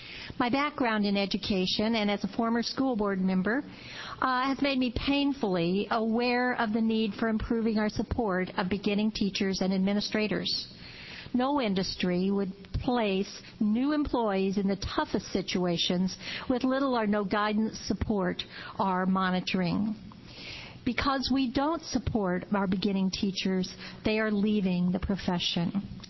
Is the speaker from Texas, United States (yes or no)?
no; Toledo, Oregon, United States; I'm from Toledo in Lincoln County, and I'm a member of Stand for Children.